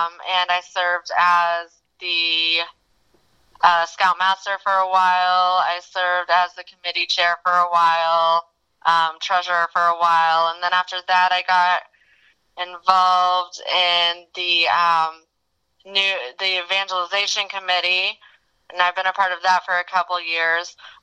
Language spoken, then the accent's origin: English; Shelbyville, Indiana, United States; now in Indianapolis, United States; Well, I was born in Shelbyville, Indiana, and in about 2007, my oldest son and myself moved to Indianapolis.